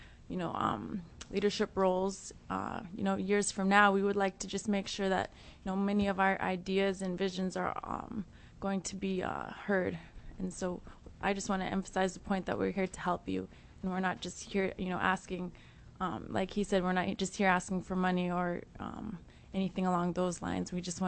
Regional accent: Bethel, Alaska, United States; I am from Bethel.

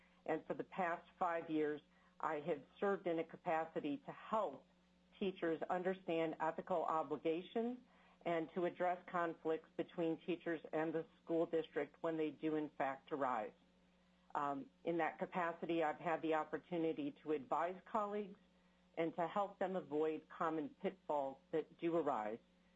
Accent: Chicago, Illinois, United States; I was born in the Chicagoland area and raised there. I attended high school in Downers Grove, Illinois, which is a suburb of Chicago.

